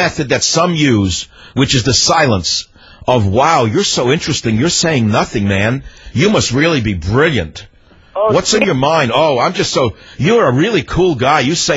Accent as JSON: {"language": "English", "town": "San Francisco", "region": "California", "country": "United States", "tie": "born or raised there", "said": "KSFO in my hometown of San Francisco, Rebecca."}